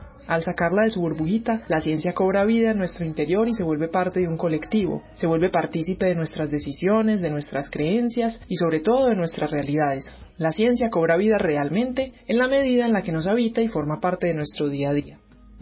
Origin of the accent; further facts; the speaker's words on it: Medellín, Antioquia, Colombia; born there; Nací en la Medellín de los 90s.